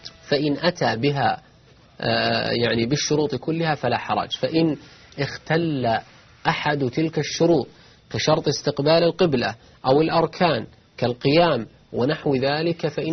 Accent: Najd, Saudi Arabia; كما هو الحال عندنا في نجد ما بين الشمال والجنوب قبلة

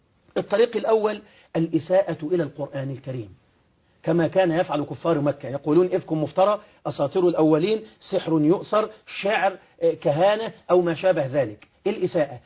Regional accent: Egypt; في بعض الجرائد التي تنشر عندنا في مصر

